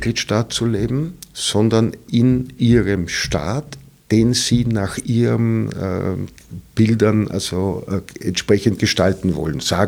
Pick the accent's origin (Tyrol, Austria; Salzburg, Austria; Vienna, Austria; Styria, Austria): Vienna, Austria; ich bin als Österreicher kein Deutscher